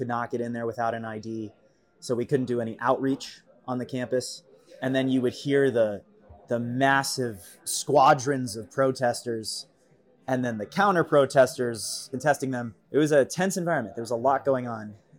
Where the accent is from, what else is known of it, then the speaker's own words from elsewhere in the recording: New York City, New York, United States; I think I was especially prepared for it growing up in New York City, riding the subways from my childhood.